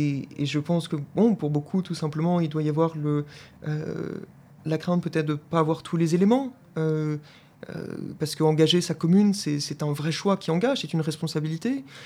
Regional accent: France; Je suis français, j'ai étudié en France

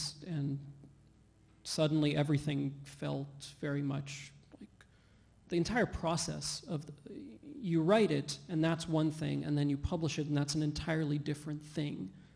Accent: Qatar; a lot of that was from growing up in Qatar. Qatar is little peninsula sticking out of Saudi Arabia

